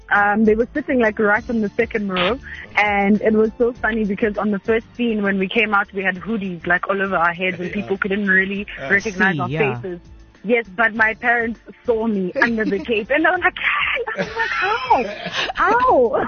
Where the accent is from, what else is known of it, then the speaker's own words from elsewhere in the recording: Eastern Cape, South Africa; From the Eastern Cape, a small village there called Tolo Esdwadweni, so that's where I'm from.